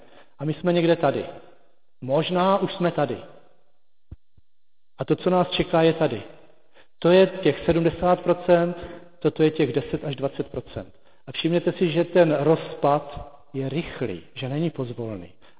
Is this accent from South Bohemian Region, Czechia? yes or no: no; Moravian-Silesian Region, Czechia; Já pocházím ze Sudet, ze severní Moravy, z Moravskoslezského rozhraní